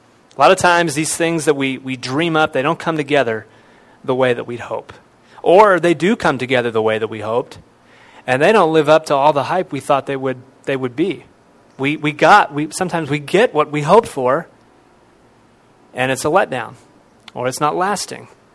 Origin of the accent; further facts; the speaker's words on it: Cleveland, Ohio, United States; I went to Bible college. I was from Cleveland.